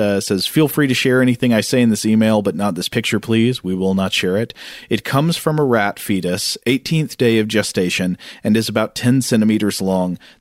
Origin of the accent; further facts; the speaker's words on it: Vienna, Austria; English is a second language; I grew up in Vienna, Austria